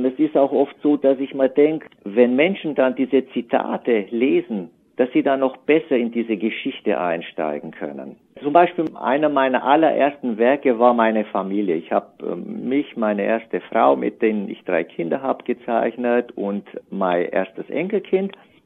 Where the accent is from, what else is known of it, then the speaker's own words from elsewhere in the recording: Romania; moved away; ich bin ja auch aus Rumänien